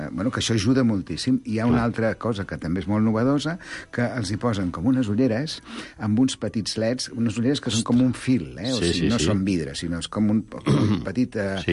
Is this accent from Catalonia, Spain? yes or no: yes; Barcelona, Catalonia, Spain; born there; Jo vaig néixer aquí a Barcelona, de mare catalana, però de dos dies, perquè ella va néixer a Teruel, a Terol